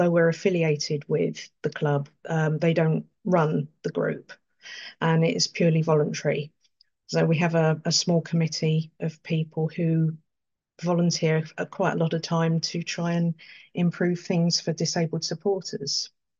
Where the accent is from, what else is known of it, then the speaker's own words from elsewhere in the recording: Wimbledon, London, United Kingdom; I grew up around Wimbledon and used to catch the bus up to Plough Lane and go and watch Wimbledon at the time the Crazy Gang played